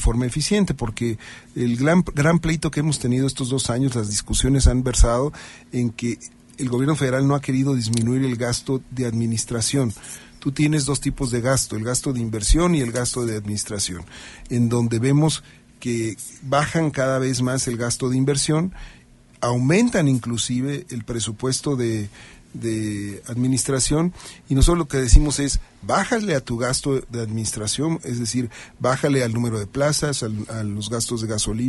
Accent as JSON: {"language": "Spanish", "country": "Mexico", "said": "Yo hablo como cualquier mexicano, ¿no?"}